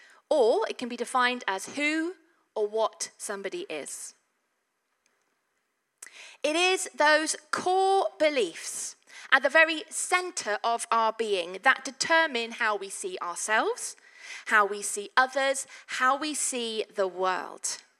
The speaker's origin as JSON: {"language": "English", "region": "England", "country": "United Kingdom", "said": "I'm English. I am a woman."}